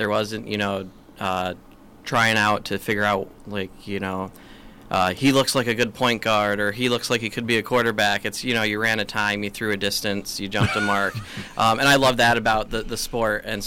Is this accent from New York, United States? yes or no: yes; New York, United States; I grew up in Central New York, kind of born and raised in that area.